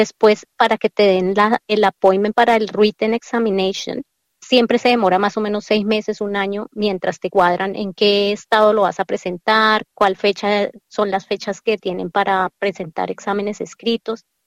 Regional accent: Colombia; moved away as an adult; now in Australia; yo soy fisioterapeuta de Colombia, graduada en el 2000, y quería practicar aquí en Australia.

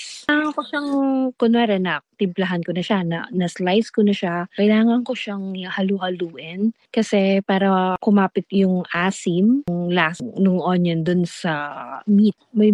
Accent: Central Luzon, Philippines; Kapampangan ako.

